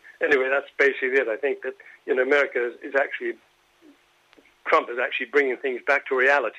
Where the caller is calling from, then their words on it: Los Angeles, California, United States; from Los Angeles again.